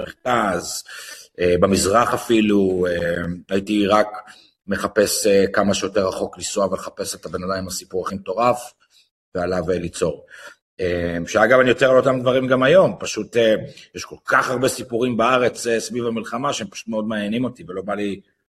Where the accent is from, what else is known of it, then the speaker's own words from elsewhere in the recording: Los Angeles, California, United States; מגיע מלוס אנג'לס, ואני לא יודע כלום, ושום דבר.